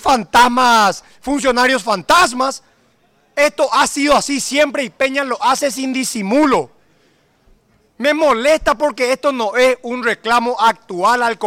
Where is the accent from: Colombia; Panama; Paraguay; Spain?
Paraguay; como médico, como político, como paraguayo